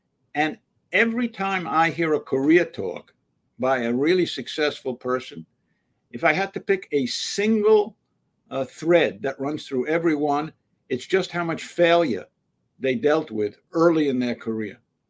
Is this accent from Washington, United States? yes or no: no; New York, United States; when I was in my heyday as a New York Yankees fan growing up in the Bronx.